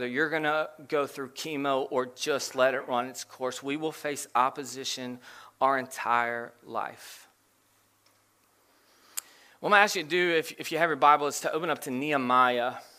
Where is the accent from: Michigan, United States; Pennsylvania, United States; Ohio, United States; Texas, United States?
Ohio, United States; Cincinnati; I grew up in Cincinnati as a Steelers fan.